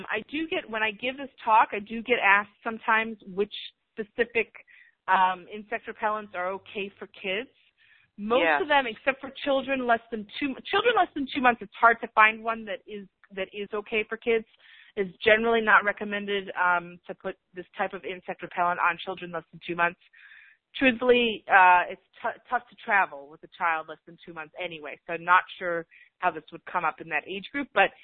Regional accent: South Africa; born there; I was born in South Africa, and my dad is a physician who trained in South Africa.

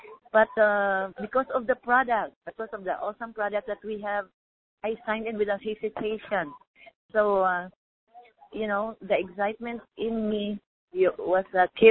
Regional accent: California, United States; from California.

